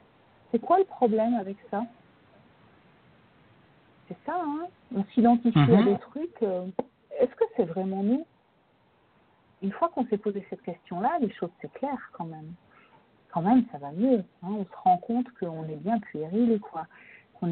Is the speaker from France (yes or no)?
yes; France; on a un historique en tant que Français